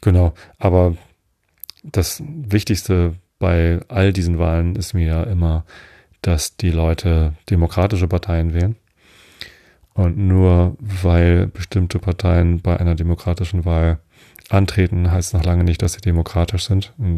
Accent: Wistedt, Lower Saxony, Germany; Also ich bin ja in Wisted aufgewachsen. Das gehört auch hier zur Samtgemeinde Tosted.

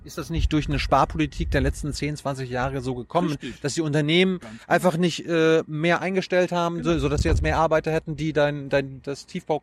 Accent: Mecklenburg-Vorpommern, Germany; Ich komme aus MacPom

